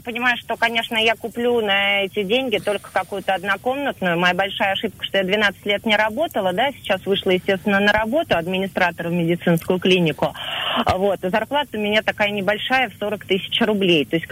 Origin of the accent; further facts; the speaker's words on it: Moscow, Russia; мне 35 лет, я из Москвы.